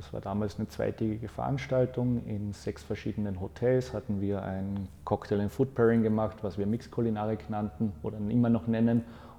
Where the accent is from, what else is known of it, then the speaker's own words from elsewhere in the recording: Carinthia, Austria; ich bin in einer Tourismusregion aufgewachsen, das ist der Weißensee. Der ist in Kärnten, das ist das südlichste Bundesland von Österreich, hat schon einen starken italienischen Einfluss. Also wir haben immer adriatisches Klima dort und wir haben halt da verschiedene Seen.